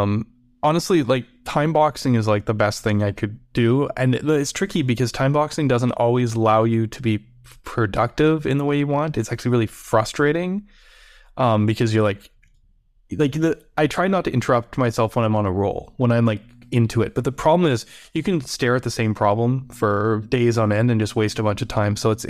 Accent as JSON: {"language": "English", "town": "Vancouver", "region": "British Columbia", "country": "Canada", "tie": "born or raised there", "lives_now": "United States", "said": "I'm from Vancouver, BC, even though now I'm in California, and we had like the mountains, the coastal mountains and stuff, and we'd always kind of venture into those every week."}